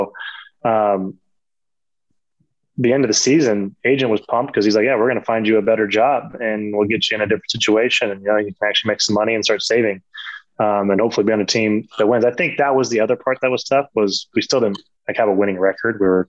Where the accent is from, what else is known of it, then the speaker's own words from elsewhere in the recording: United States; as an American, it's kind of nice to feel that, like when you're not just isolated